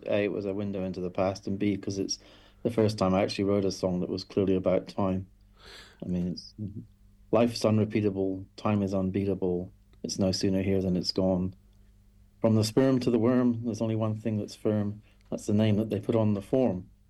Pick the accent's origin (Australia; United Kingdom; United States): United Kingdom; Scotland; that might be partly due to being both Scottish, I guess.